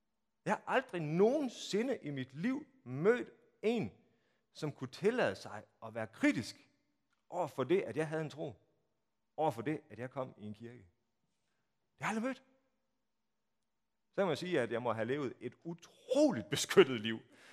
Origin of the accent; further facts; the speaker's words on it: Strandby, North Denmark Region, Denmark; now in Copenhagen, Denmark; i 1990 er det, da jeg flyttede til København, og jeg er vokset op i Strandby, hvor det var helt naturligt, at man kom i metodistkirken.